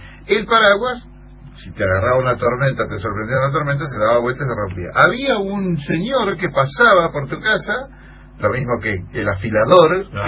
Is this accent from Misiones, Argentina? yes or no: yes; Apóstoles, Misiones, Argentina; now in Río Mayo, Argentina; desde Río Mayo, en Chubut. Mucho frío acá. En realidad yo soy de Apóstoles, Misiones, pero hace 9 años que estoy en Río Mayo.